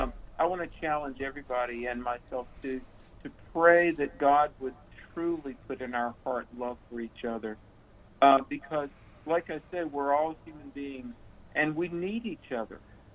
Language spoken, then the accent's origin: English; the South, United States; growing up in the South, we were so poor.